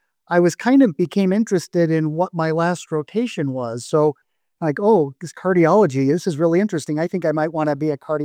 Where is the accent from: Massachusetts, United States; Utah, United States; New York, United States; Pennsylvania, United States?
Utah, United States; Salt Lake City; that's where my parents went, and that's where I was born. But I grew up mostly in Salt Lake City.